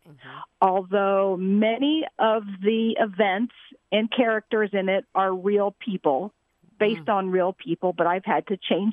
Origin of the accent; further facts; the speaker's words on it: Houston, Texas, United States; I was born and raised in Houston, Texas.